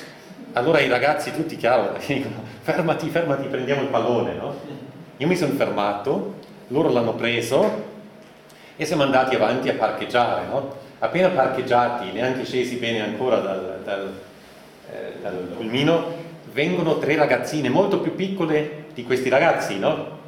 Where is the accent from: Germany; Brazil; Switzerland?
Germany; Però io come tedesco, nell'Italia del Sud, no?